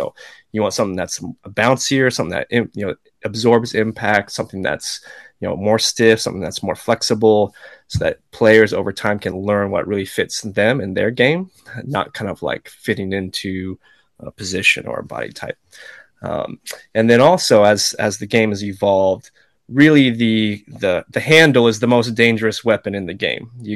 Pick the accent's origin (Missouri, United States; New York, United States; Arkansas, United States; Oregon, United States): Oregon, United States; Portland; So I grew up in Portland, which is Nike's headquarters, Adidas USA, and one had an office there, Under Armour, all kinds of footwear companies.